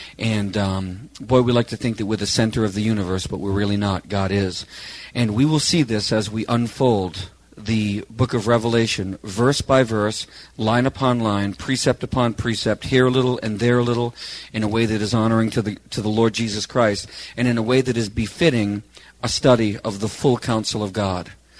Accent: United States; born there; I was born a male and not a female. I was born white and not black. I was born in America and not in Africa.

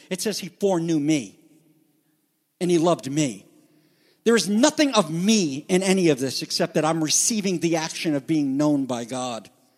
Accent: Canada; I can't say I'm going to heaven because I'm a Jew. I'm French Canadian. If anybody should go to heaven, it's French Canadians.

